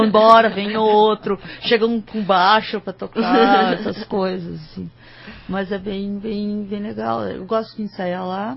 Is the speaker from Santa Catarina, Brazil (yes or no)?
no; Piraquara, Paraná, Brazil; born there; now in Curitiba, Brazil; Eu nasci em Piracuara. Aqui do lado.